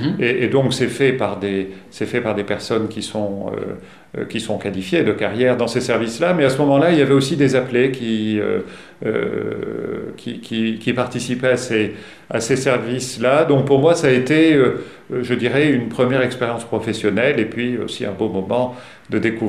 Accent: Montpellier, Occitanie, France; born there; Donc les circonstances ont fait que je suis né à Montpellier, que j'ai fait mes études là-bas, et que j'y suis très, très attaché, notamment à la Méditerranée.

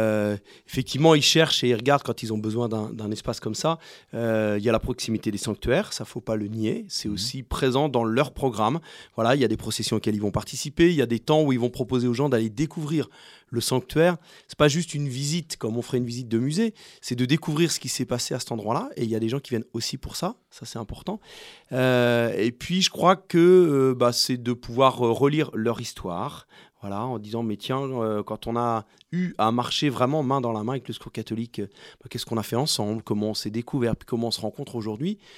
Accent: Strasbourg, Grand Est, France; moi, je viens de Strasbourg

